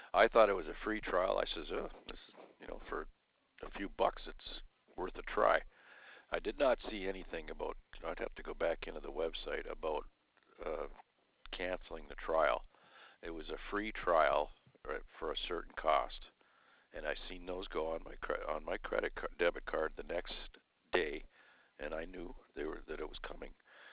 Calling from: Michigan, United States; I'm calling from Michigan.

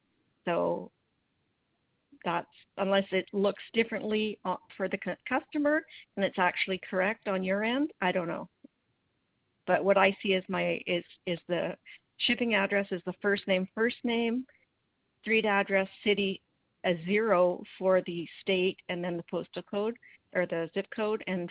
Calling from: Vancouver, British Columbia, Canada; I'm calling from Vancouver, Canada.

